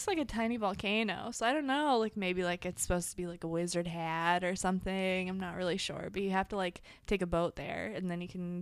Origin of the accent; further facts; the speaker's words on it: Indiana, United States; I'm from Indiana. We don't have things like that there, and if we do, we don't talk about them.